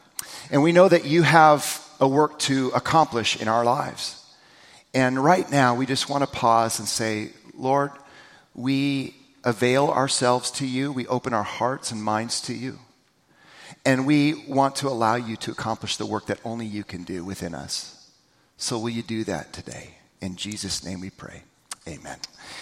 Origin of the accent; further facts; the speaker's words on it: Vancouver, Washington, United States; We drove up to Seattle I grew up in Vancouver, and we drove up to Seattle.